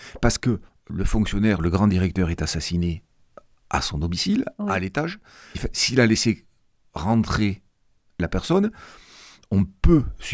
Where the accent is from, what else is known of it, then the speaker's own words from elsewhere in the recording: Domazan-sur-Arize, Occitanie, France; j'habite aujourd'hui en Lauragais, mais je suis originaire de Domazan-sur-Arize, donc pas très loin d'ici.